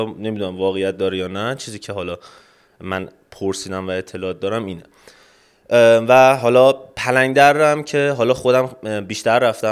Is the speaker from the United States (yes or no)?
no; Damavand, Tehran Province, Iran; یهو نه، ولی خب مسیر بینش یه دماوند و فیروزکوه رد میکنیم. حالا نخواستم از شهر خودم بگم،